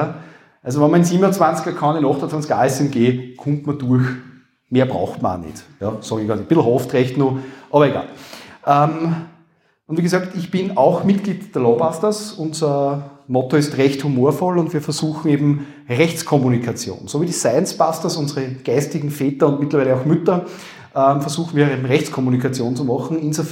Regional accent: Upper Austria, Austria; accent: Upper Austrian; man hört das an meinem Akzent, glaube ich, ganz gut, wie gesagt, Oberösterreich

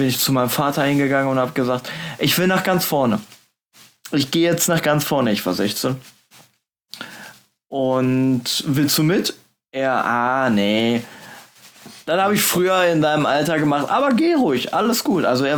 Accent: North Rhine-Westphalia, Germany; Er kommt aus dem Ruhrpott, ich komme aus dem Ruhrpott.

